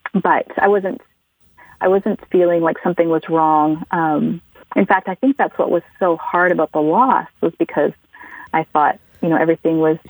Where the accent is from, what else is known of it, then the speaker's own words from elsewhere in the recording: Canada; I'm from Canada, so flying to the United States was not flying home, but it was certainly closer to home.